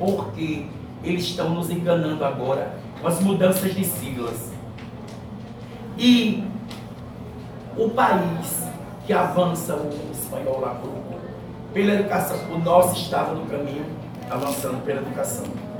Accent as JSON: {"language": "Portuguese", "town": "Caicó", "region": "Rio Grande do Norte", "country": "Brazil", "said": "Sou lá do Rio Grande do Norte, o interior de Caicó."}